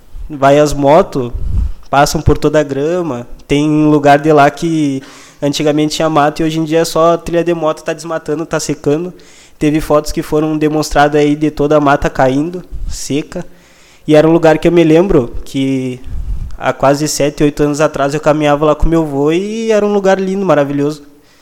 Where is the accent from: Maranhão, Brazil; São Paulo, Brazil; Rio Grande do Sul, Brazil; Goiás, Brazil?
Rio Grande do Sul, Brazil; Uruguaiana; eu que sou de Uruguaiana, moro ali